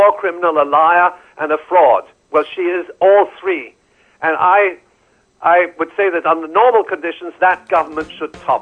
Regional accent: Wales, United Kingdom; born there; I was born in Wales and I'm British

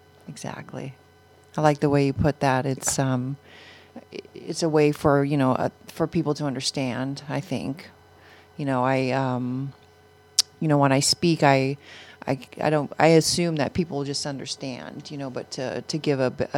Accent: California, United States; I come from the North County, California.

